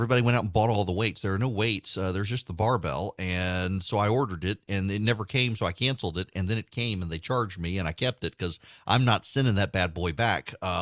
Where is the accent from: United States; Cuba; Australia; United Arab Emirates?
United Arab Emirates; Dubai; Now, granted, I grew up in Dubai, but we would come home during the summer.